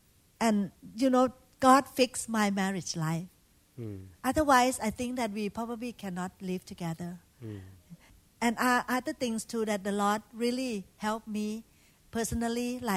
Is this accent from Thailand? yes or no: yes; Thailand; English is a second language; when I was growing up in Thailand, we worship idol